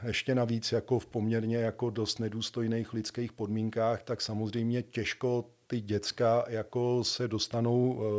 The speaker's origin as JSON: {"language": "Czech", "region": "Prague", "country": "Czechia", "said": "To mi bylo těch 16, asi 17, protože na zábavě jsem dostal jako Pražák vždycky na držku"}